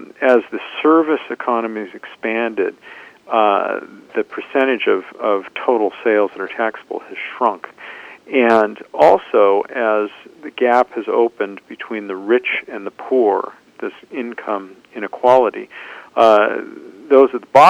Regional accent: Seattle, Washington, United States; They live in the house in which I was raised in West Seattle.

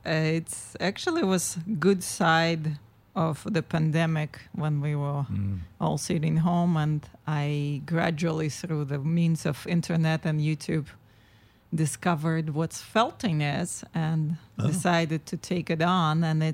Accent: Russia; English is a second language; I was born and grew up in Russia and middle part of Russia. So like I would refer to Moscow as my starting point, but my hometown is about 200 miles northeast of Moscow, which on our scale, we consider it's right nearby.

